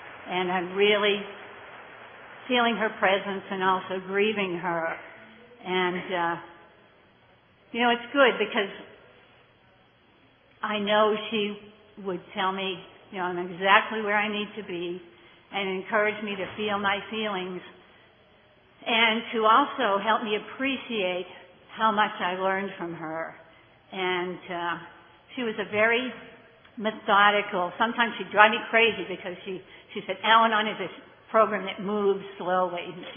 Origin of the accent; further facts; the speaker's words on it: Durwood, Maryland, United States; also born or lived in Boston; I'm from Durwood, Maryland, but I was born in Boston